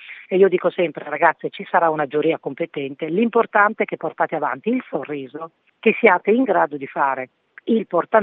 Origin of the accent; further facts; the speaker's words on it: Salsomaggiore, Emilia-Romagna, Italy; io vengo da Salso Maggiore, nasco dentro Miss Italia e a suo tempo ho partecipato.